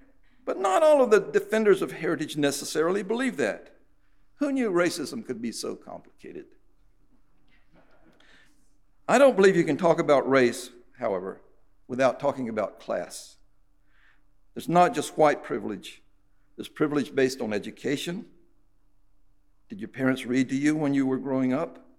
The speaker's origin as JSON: {"language": "English", "town": "Greenville", "country": "United States", "tie": "born or raised there", "said": "So I grew up in Greenville, attended Greenville High School back when it was a whites-only school."}